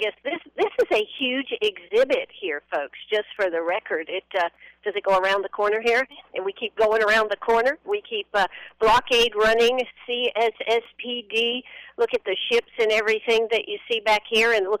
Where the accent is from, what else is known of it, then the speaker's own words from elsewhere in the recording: Maine, United States; I'm from Maine, so I understand that.